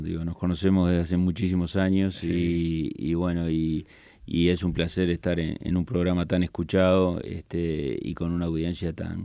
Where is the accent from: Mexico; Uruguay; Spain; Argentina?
Uruguay; yo soy un uruguayo bastante tradicional, entonces los uruguayos somos futboleros